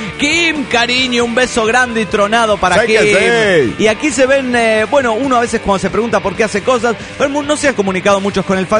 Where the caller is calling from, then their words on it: San Martín de los Andes, Neuquén, Argentina; de San Martín de los Andes.